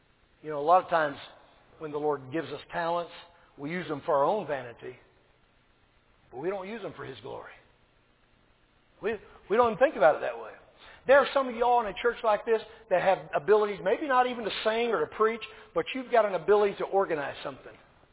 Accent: Arkansas, United States; when I was a little boy growing up in Arkansas, even in my childhood, all the restaurants would be closed until noontime on Sunday.

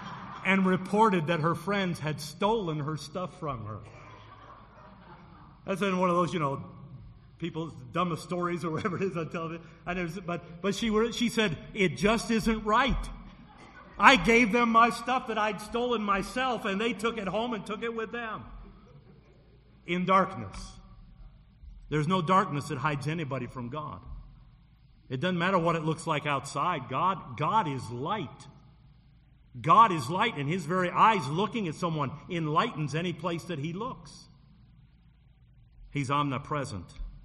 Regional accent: Detroit, Michigan, United States; I grew up in Detroit, and we had ours in 1967, downtown Detroit.

